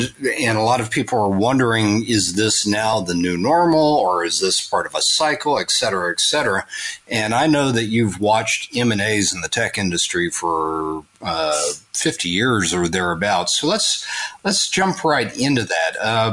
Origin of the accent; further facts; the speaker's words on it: Melbourne, Florida, United States; I mean, I grew up in Melbourne, Florida.